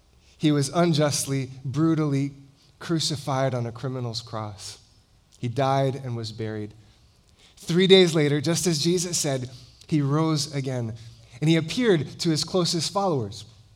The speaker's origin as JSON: {"language": "English", "region": "Hawaii", "country": "United States", "tie": "born or raised there", "said": "I grew up in Hawaii, beautiful place, but I stood out like a sore thumb."}